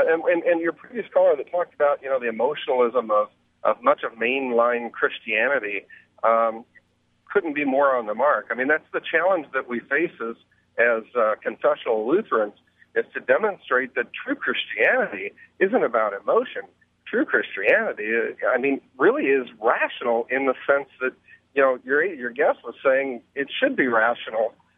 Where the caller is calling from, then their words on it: Champaign, Illinois, United States; I'm from Champaign, Illinois